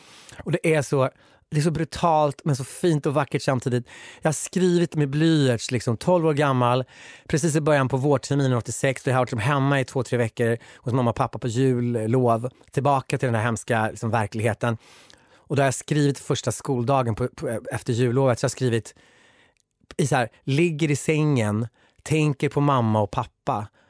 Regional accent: Lobråten, Värmland, Sweden; also born or lived in Kiruna; Jag föddes i en skog, eller jag föddes i Kiruna, men jag växte upp i en skog från 4 års ålder till 12 års ålder i Värmland, som heter Lobråten.

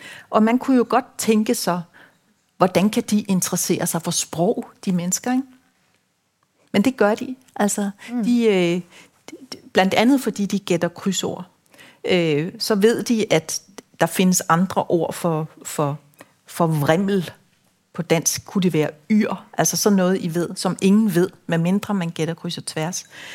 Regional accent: Rødby, Zealand, Denmark; Jeg kommer fra det sydlige Danmark, den by, der hedder Rødby. Vokset op med min mor, som flyttede mange gange

